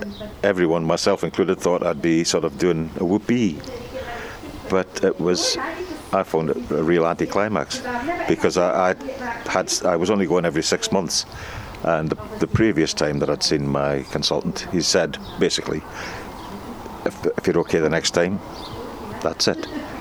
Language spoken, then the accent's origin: English; Berwick, North East England, United Kingdom; born there; I was born in Berwick